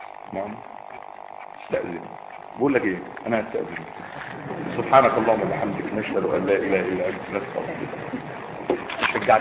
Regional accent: Egypt

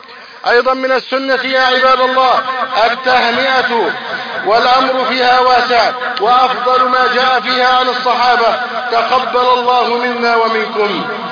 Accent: Egypt

